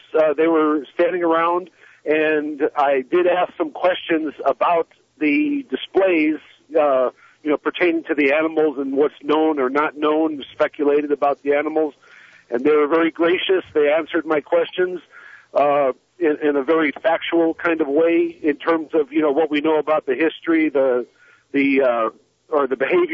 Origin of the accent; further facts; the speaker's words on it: Chicago, Illinois, United States; including I've been to the Museum of Natural History in Chicago because I grew up in Chicago